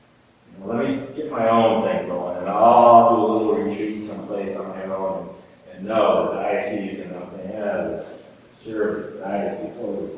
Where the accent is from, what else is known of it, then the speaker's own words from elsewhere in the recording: Bellwood, Nebraska, United States; I always think about growing up in Bellwood, Nebraska, which is about 10 miles, 12 miles from David City, and 15 miles from Columbus, living between there down in the Platte River Valley.